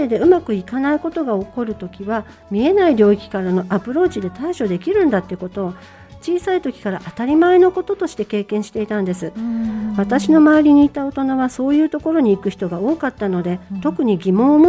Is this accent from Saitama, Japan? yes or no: no; Shimane, Japan; はい、古代出雲王国があったと言われる地域で生まれ育ちました。豊かな自然に囲まれてのびのびと過ごせる環境にはあったんですけど